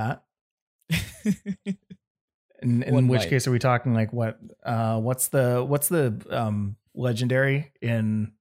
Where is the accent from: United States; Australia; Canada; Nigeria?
Canada; I'm Canadian. I have no idea what that is, but Kevin told me to say it.